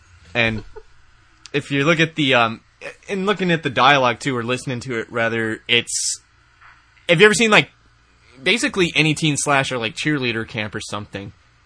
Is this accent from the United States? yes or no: yes; Kansas, United States; because I'm from the Midwest